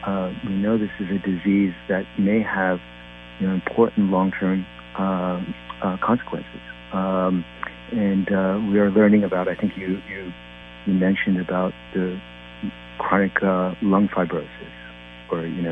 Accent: New Jersey, United States; now in Connecticut, United States; so, you know, I grew up in New Jersey, but I'm in Connecticut

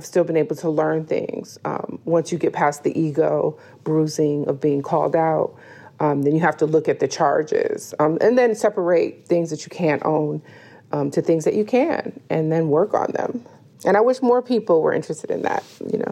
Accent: Detroit, Michigan, United States; like growing up in Detroit, you know, being at Chandler Park or Belle Isle

